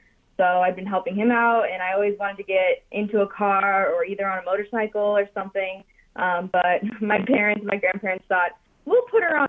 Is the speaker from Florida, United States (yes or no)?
yes; Florida, United States; now in Nashville, United States; I made the move up to Nashville, Tennessee from my hometown in Florida.